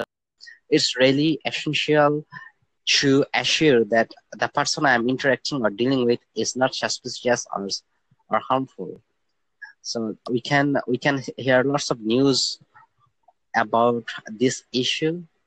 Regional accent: Bangladesh; because I am from Bangladesh where this culture haven't started yet.

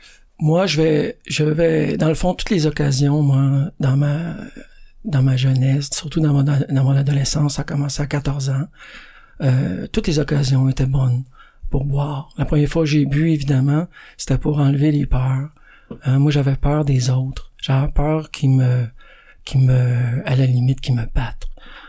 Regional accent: Boucherville, Quebec, Canada; born there; Moi, je suis né à Boucherville. Je suis le dernier de 4 gars.

